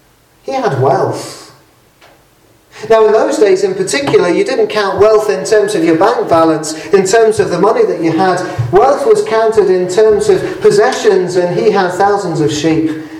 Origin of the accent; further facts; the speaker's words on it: England, United Kingdom; Well, I'm English